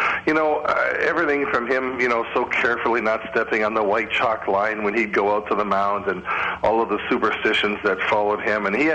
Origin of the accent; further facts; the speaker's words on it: Windsor, Ontario, Canada; I grew up in Windsor, and I was a Tigers fan through and through.